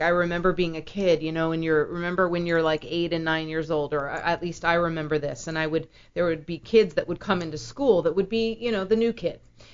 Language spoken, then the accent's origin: English; California, United States; But the people that I grew up with here in California, they didn't.